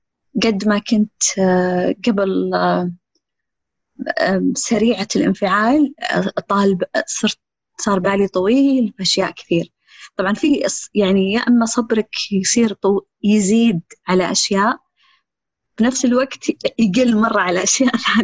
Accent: Saudi Arabia; ولأنه الحمد لله إحنا سعوديين غالبا عندنا يعني عندنا عمالة

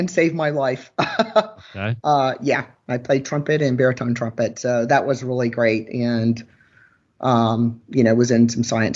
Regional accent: Newton, United States; I grew up in Newton, as they would say, Newton. And which is the county seat.

